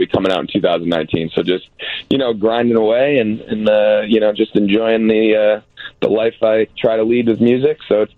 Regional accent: Connecticut, United States; I'm from Connecticut

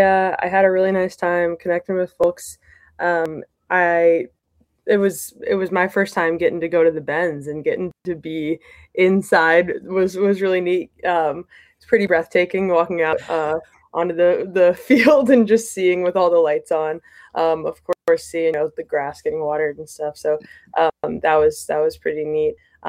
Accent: Chicago, Illinois, United States; It's okay. I'm from Chicago, And I love our facilities.

